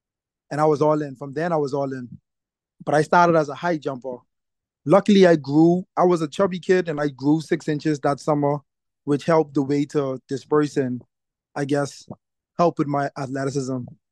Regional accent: Turks & Caicos Islands; also born or lived in Freeport, Bahamas; For one, I was born in Freeport and I moved to Turks and Caicos. This is where I was introduced to track and field.

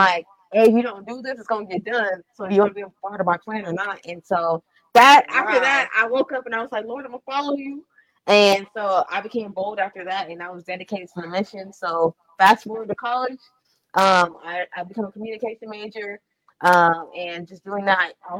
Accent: Nigeria; I'm Nigerian as well, fun fact.

